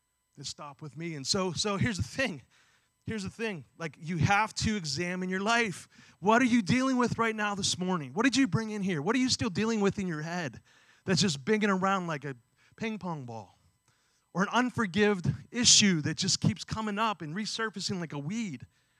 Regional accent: Beaver Falls, Pennsylvania, United States; growing up from that I grew up in Beaver Falls, it was very much similar to this area.

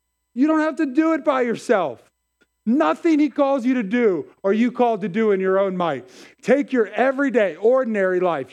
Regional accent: McKeesport, Pennsylvania, United States; I'm from McKeesport.

